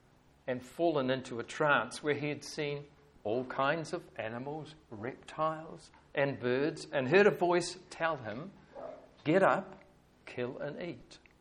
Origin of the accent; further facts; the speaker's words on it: Waimate, Canterbury, New Zealand; born there; I was born in Waimate, South Canterbury, just a few kilometres north of the Waitaki River